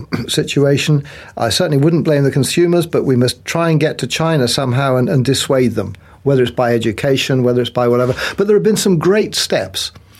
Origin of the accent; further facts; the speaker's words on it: Kuwait; also born or lived in United Arab Emirates / Bahrain; Now I grew up in Kuwait, and we lived in Dubai and Abu Dhabi and Bahrain.